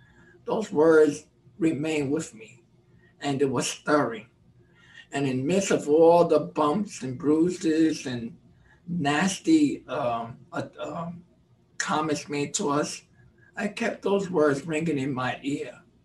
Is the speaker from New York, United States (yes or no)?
yes; New York, United States; It was a really fun time growing up in East Harlem. Then we moved to the Bronx, which was in the latter part of 55, early part of 56. And we were the first Hispanic family in an all-white neighborhood.